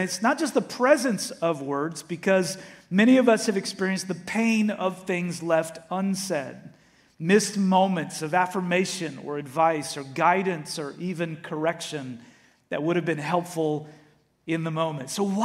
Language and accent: English; Canada; So I grew up in Canada, and I took French in school.